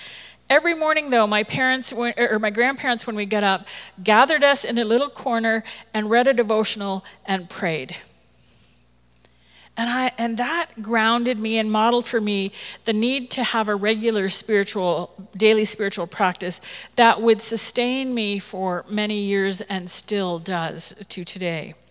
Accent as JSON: {"language": "English", "town": "Toronto", "region": "Ontario", "country": "Canada", "tie": "born there", "said": "I was born in Toronto and baptized into the United Church."}